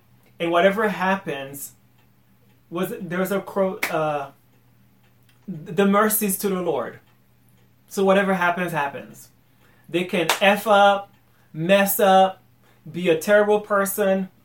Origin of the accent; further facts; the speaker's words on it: Boston, Massachusetts, United States; Usually I tell people I'm from Boston. That's where I'm from.